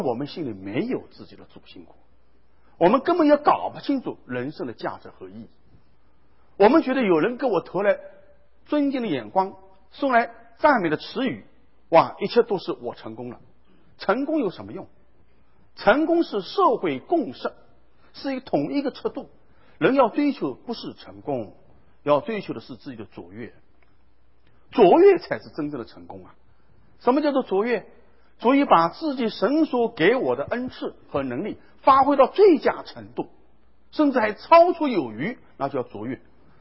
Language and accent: Chinese; Shanghai, China; 我们上海人都知道